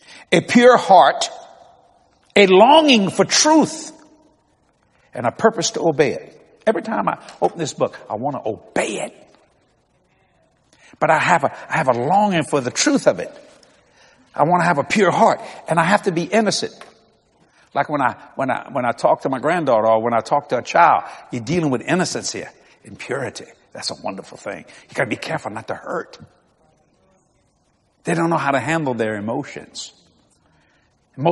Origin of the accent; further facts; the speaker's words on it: Louisiana, United States; Now, that I'm a Cajun for you watching all over the world.